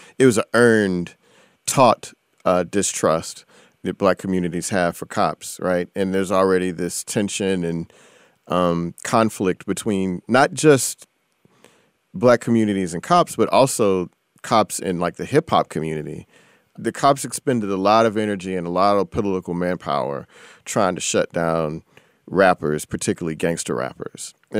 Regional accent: Houston, Texas, United States; So a teenager from Houston, Texas, my hometown, out of an area called South Park

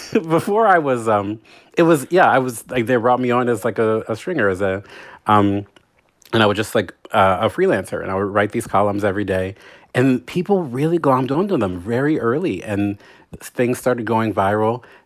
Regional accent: Baltimore, Maryland, United States; Well, you know, like, so I grew up in downtown Baltimore.

